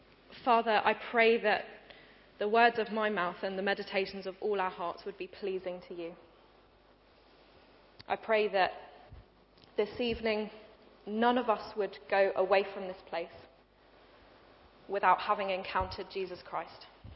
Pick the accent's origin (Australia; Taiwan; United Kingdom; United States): United Kingdom; I love being British.